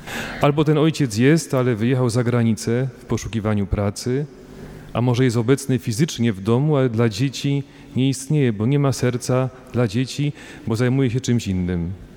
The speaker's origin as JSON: {"language": "Polish", "region": "Silesian Voivodeship", "country": "Poland", "said": "Pochodzę z diecezji bielsko-żywieckiej."}